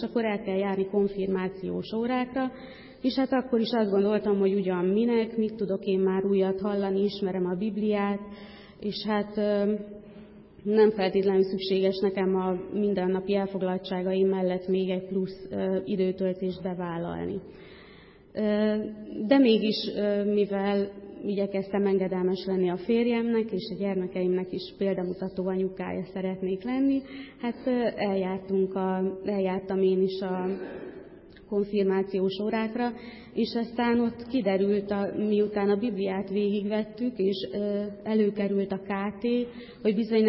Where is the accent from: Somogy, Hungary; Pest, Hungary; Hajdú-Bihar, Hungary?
Hajdú-Bihar, Hungary; Nyíradony; Én görögkatolikus családban születtem, nem voltak vallásosak a szüleim, de mint ahogy abban az időben is ott azon a helyen Nyíradonyban szokásos volt, azért eljáratott az anyukám hittanra, és voltam első áldozó is.